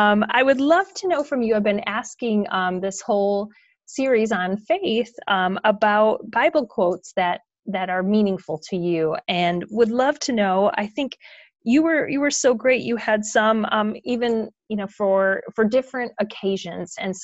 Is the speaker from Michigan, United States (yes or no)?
yes; Michigan, United States; And I grew up in Michigan